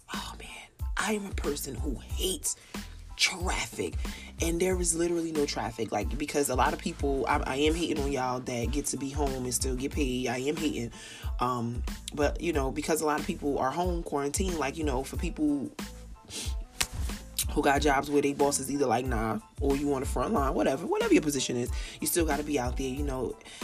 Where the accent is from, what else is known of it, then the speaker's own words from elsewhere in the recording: New Jersey, United States; Did not know. We're from New Jersey. We drive.